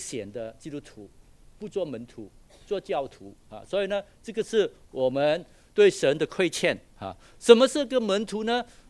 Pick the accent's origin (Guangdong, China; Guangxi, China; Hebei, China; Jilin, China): Guangdong, China; 好像我们广东人说啊